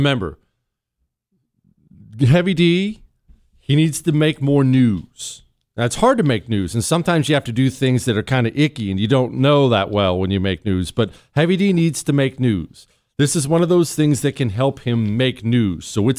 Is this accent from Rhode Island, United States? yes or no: no; Ohio, United States; born there; You know, I was born in Ohio.